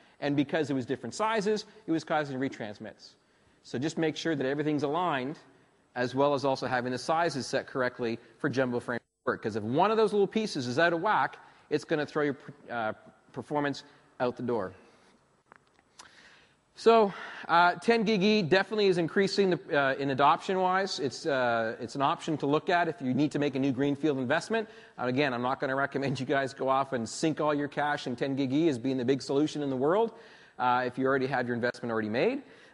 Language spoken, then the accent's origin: English; Canada; now in Australia; but I came a long way from Canada to come down and talk to you guys.